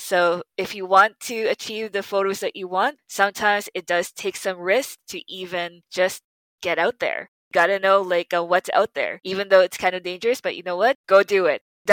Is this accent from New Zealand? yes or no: no; Philippines; I do want to showcase my home country, the Philippines